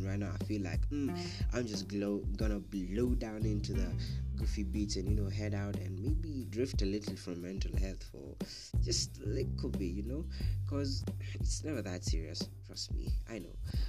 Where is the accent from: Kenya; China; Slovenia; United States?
Kenya; Nairobi; To my hometown, KE, Nairobi, number one. Love y'all.